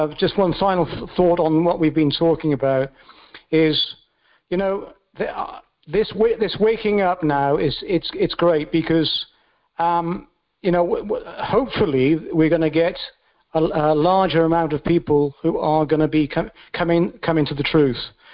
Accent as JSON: {"language": "English", "town": "Cardiff", "region": "Wales", "country": "United Kingdom", "said": "I am from Caerdydd, and from the land of Cymru."}